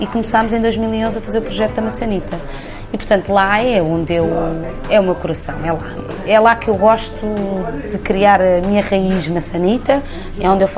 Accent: Lisbon, Portugal; Eu sou de Lisboa, mas o meu coração está no Douro.

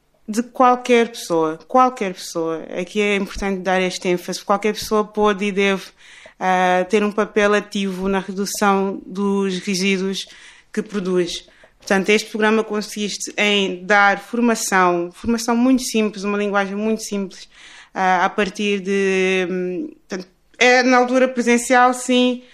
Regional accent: Luanda, Angola; Eu vivi perto de uma vala aberta na minha cidade natal, Luanda, no bairro da Samba.

